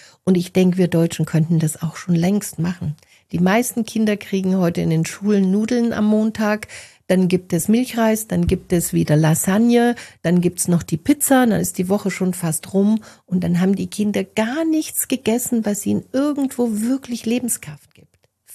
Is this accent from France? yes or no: yes; France; Und ich bin ja auch Französin